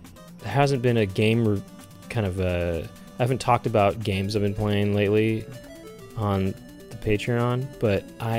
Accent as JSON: {"language": "English", "town": "Los Angeles", "region": "California", "country": "United States", "said": "I had one when I was in junior high and I'm from Los Angeles."}